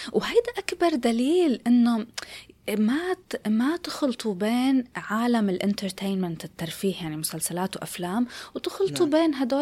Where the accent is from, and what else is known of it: Syria